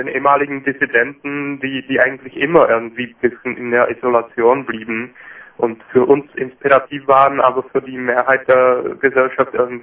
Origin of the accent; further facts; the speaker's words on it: Giant Mountains, Czechia; dass wir fast alle aus diesen Gebieten kommen, also aus dem ehemaligen Sudetenland. Ich komme aus dem Riesengebirge